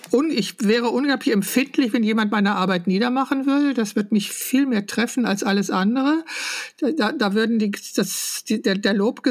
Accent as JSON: {"language": "German", "region": "West Germany", "country": "Germany", "tie": "born or raised there", "said": "ich bin in Westdeutschland sozialisiert und aufgewachsen"}